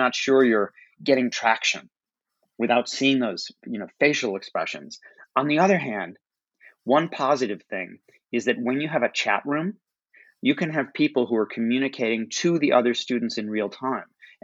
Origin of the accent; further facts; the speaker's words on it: Chicago, Illinois, United States; Well, I was born and raised in Chicago to an unusual family.